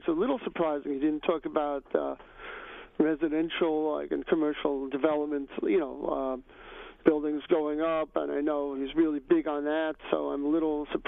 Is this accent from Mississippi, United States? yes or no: no; Bronx, New York, United States; there were yellow cabs all over the city, like where I grew up in the Bronx.